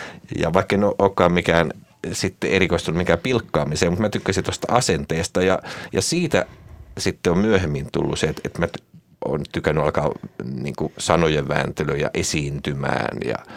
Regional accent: Nakkila, Satakunta, Finland; also born or lived in Ulvila; now in Tampere, Finland; monet luulee, että mä oon alkuperäinen tamperelainen, mutta en ole. Mä oon syntynyt Ulvilassa, joka on tuossa Porin lähellä, ja sitten kukkeimman nuoruuteni kasvoin Nakkilassa.

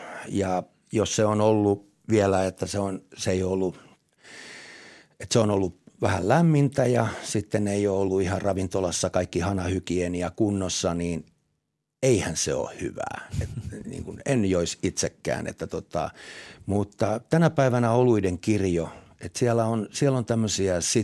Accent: Tampere, Pirkanmaa, Finland; Tampere on mun vanha kotikaupunki ja mä oon täältä kotoisin

